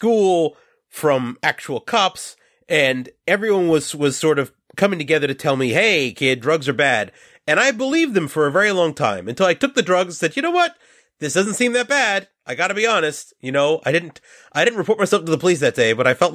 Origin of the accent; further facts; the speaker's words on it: New York, United States; And, you know, I'm from New York.